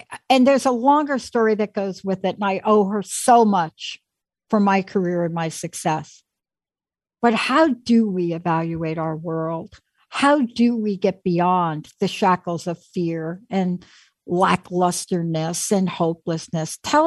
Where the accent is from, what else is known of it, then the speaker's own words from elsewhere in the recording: New York City, New York, United States; I grew up in the Bronx. So sports was stickball, manhole to manhole.